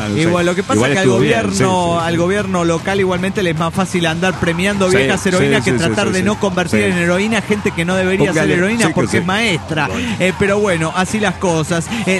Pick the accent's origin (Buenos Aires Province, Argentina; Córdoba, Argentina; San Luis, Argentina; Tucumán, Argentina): San Luis, Argentina; de San Luis, Argentina.